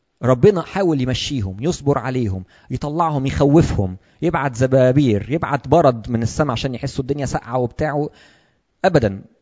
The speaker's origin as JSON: {"language": "Arabic", "country": "Egypt", "said": "ما نشروش الأفكار بتاعتهم دي عندنا في مصر مثلا"}